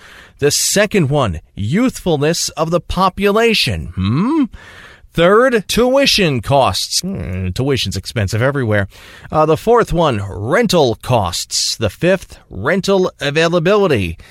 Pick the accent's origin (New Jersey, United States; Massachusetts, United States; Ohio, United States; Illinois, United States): New Jersey, United States; Number 7, my home state, New Jersey.